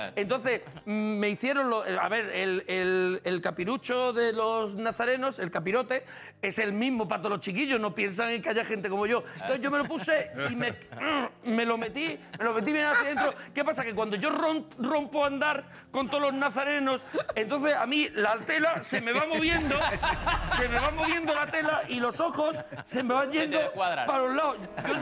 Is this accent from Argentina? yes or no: no; Marbella, Andalusia, Spain; Yo recuerdo de pequeño en Marbella escuchar a una señora en una procesión cantar una saeta y emocionarme y llorar.